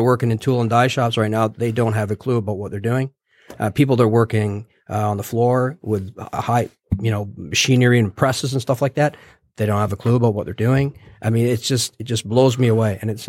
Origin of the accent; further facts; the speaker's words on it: Canada; Well, you know, I grew up in Canada, so that might explain a lot.